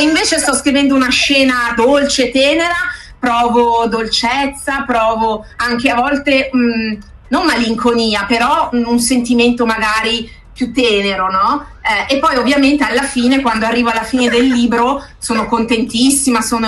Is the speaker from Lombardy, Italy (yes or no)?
yes; Milan, Lombardy, Italy; Vengo da Milano, abito a Milano.